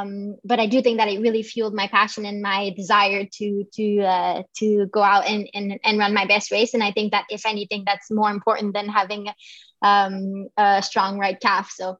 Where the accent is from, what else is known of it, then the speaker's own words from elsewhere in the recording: Quebec, Canada; also born or lived in Boulder, United States; So what happened is I moved back from Boulder to Canada. I'm originally from Quebec. And I had my visa was expiring in July of 2017. So that's kind of when I moved back to Quebec